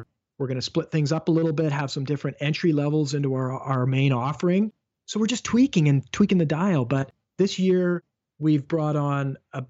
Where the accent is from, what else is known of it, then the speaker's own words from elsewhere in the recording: Canada; I'm a Canadian